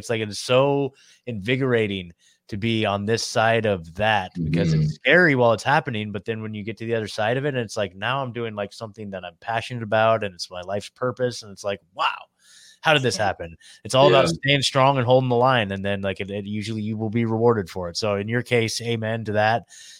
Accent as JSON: {"language": "English", "region": "Oregon", "country": "United States", "tie": "born or raised there", "said": "But I'm from Oregon, so I grew up in the Pacific Northwest. So I know all about, I'm a Pacific Northwest kid through and through."}